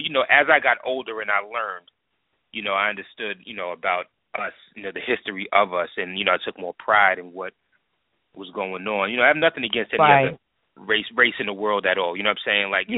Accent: New York, United States; You know, growing up in New York, you know, I had like, you know, Puerto Rican chicks

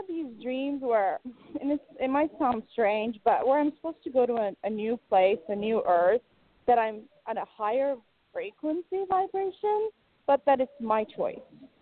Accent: Irvine, California, United States; I'm from Irvine, California.

